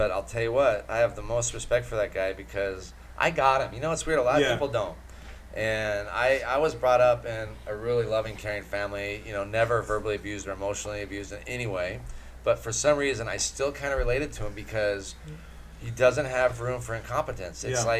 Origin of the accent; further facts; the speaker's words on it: Toluca Lake, California, United States; Well, we grew up in Toluca Lake, Burbank area.